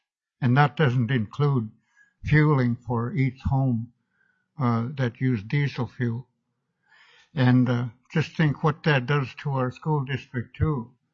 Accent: Akiak, Alaska, United States; And I'm from Akiak. We serve three communities, Tuxak, Akiak, and Akichuk. We're a small school

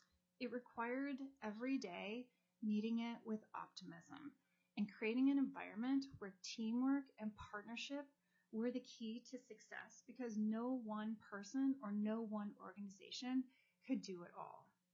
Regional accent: Seattle, Washington, United States; moved away as an adult; also born or lived in Utah; now in Alaska, United States; I was born in Utah. I was raised in Seattle. And in high school, I was an exchange student to Denmark. And I still remain very close with my host family. I moved to Alaska in 1995.

